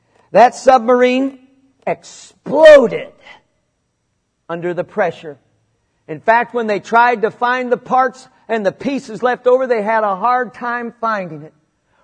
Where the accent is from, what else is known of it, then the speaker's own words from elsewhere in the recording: Missouri, United States; I'm from Missouri. I love it when you say amen.